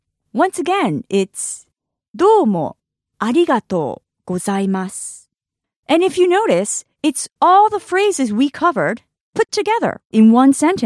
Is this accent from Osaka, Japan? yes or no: yes; Osaka, Japan; also born or lived in New York, United States; So I was raised in Osaka and New York, which explains why I talk so fast.